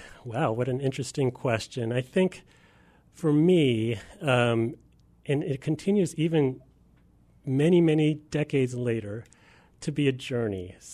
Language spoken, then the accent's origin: English; Bowie, Maryland, United States; also born or lived in Los Angeles; Yeah, I was actually born in Los Angeles, the city of angels. My dad was getting his PhD from UCLA. But shortly after that, he got a job at NASA in Maryland. So we moved across the country, and I grew up in a town called Bowie, Maryland.